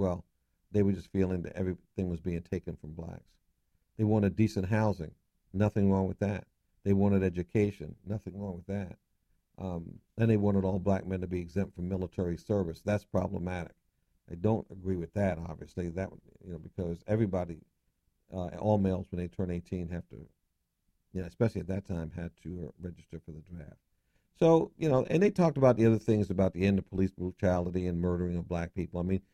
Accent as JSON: {"language": "English", "town": "New York City", "region": "New York", "country": "United States", "tie": "born or raised there", "said": "So I grew up in New York, especially in Bedford-Stuyvesant in Brooklyn, and we had a park right across the street."}